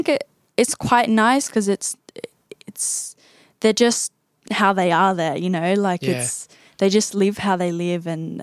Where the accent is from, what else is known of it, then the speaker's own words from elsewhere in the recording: Australia; I come from Australia, you know, everything's cleaned for you.